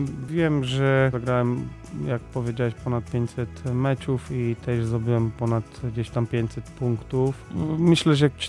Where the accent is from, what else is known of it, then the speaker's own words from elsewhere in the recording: Pomeranian Voivodeship, Poland; Tutaj w Gdańsku czuję się świetnie, jestem z Pomorza